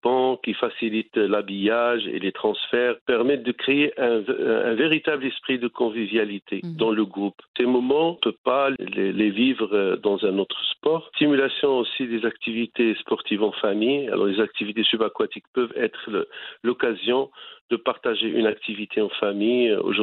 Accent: Morocco; Alors, chez nous au Maroc

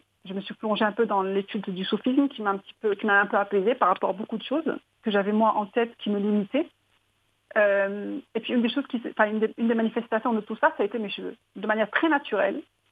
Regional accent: Casablanca, Casablanca-Settat, Morocco; now in Madrid, Spain; Donc je suis à Madrid depuis 2003. J'ai quitté Casablanca pour Madrid en 2003

